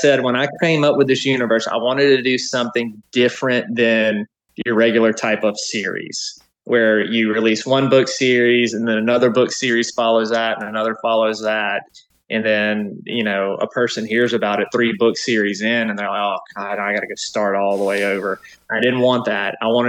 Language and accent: English; Central, Louisiana, United States; urban legends in my hometown of Central, Louisiana, that I grew up